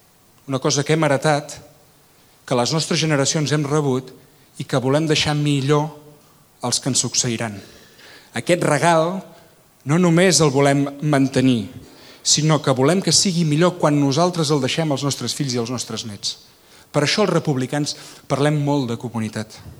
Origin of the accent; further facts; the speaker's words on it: Sarrià de Ter, Catalonia, Spain; El meu poble, a Sarrià de Ter